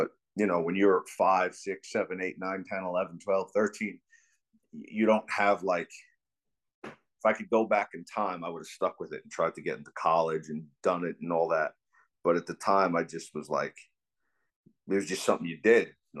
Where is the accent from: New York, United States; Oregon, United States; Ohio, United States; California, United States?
New York, United States; Levittown; also born or lived in New Jersey; And then I moved from New Jersey, probably at about when you're going into sixth grade in America, back to Long Island, New York, but to my hometown, my father's hometown, which was Levittown, to where I lived up until I moved out